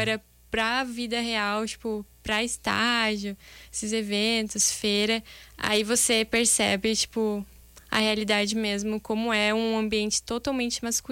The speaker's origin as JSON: {"language": "Portuguese", "region": "São Paulo", "country": "Brazil", "said": "eu fiz escola técnica, que eu sou de São Paulo, e fiz técnico em meio ambiente."}